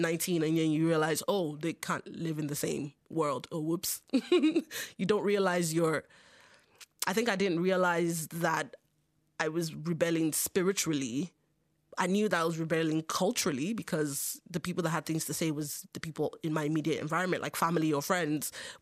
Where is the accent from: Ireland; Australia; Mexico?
Ireland; Longford, Leinster; living in Longford or growing up in Longford, I went to a very multicultural primary school and secondary school. I mean, the wider town was probably always inherently white Irish